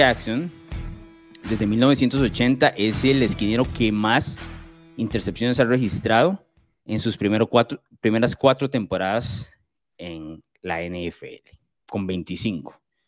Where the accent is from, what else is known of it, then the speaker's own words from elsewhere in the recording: Limón, Costa Rica; estaban los carnavales acá en Limón, bueno, en la provincia donde yo crecí, en Costa Rica